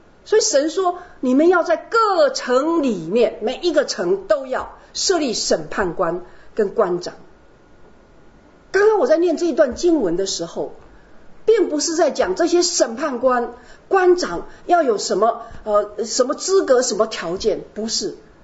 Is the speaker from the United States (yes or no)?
yes; United States; 特别是在美国，我从美国来，我非常注意那边的情况